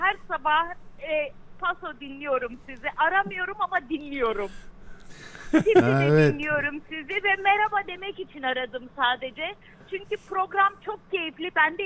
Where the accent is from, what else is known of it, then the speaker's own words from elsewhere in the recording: Istanbul, Turkey; Ben zaten İzmirliyim. Gönülden bağlıyım. İstanbullu olduğuma bakmayın.